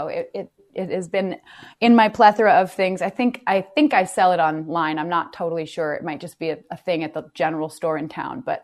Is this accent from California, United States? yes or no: no; Vermont, United States; We also came back to my hometown in Vermont, and we bought a farm.